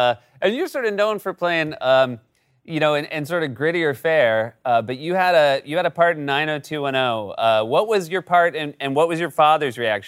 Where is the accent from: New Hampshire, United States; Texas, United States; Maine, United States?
New Hampshire, United States; every kid I grew up with in New Hampshire had an Adam Sandler accent